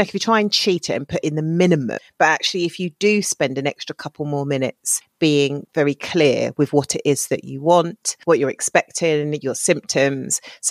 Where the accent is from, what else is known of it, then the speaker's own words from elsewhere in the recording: Camberwell, London, United Kingdom; born there; I was born in Camberwell. So also like my stomping ground, I was there the other day.